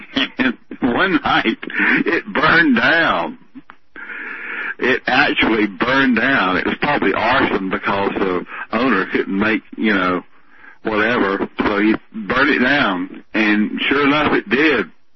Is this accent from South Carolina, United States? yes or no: yes; Camden, South Carolina, United States; back in Camden, South Carolina, my hometown